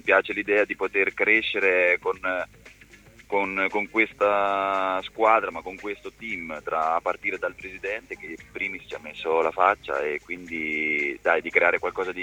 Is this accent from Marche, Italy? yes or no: yes; Marotta, Marche, Italy; Io sono marchigiano, sono di Marotta